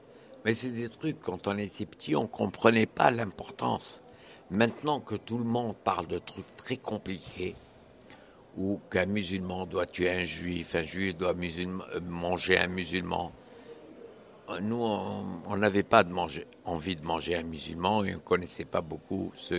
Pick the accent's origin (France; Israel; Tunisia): Tunisia; first language Arabic; French is a second language; Je suis tunisien.